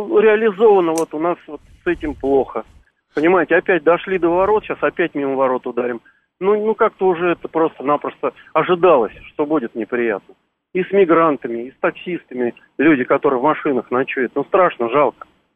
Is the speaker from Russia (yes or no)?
yes; Moscow, Russia; я из Москвы